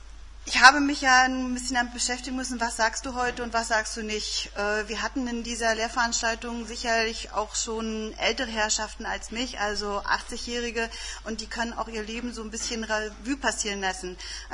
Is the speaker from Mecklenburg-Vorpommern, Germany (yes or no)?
yes; Kühlungsborn, Mecklenburg-Vorpommern, Germany; Später bin ich in Kühlungsborn aufgewachsen und dort auch in einen Kindergarten gegangen, bin auch in Kühlungsborn eingeschult worden